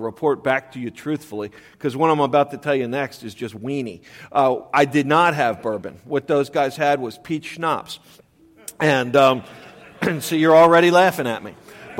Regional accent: Baltimore, Maryland, United States; I grew up in Baltimore of a wonderful family.

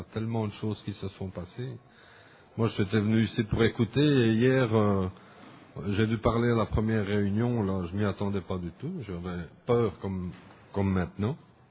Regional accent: Belgium; Je suis belge, mais moi j'ai un parrain ici à Montréal.

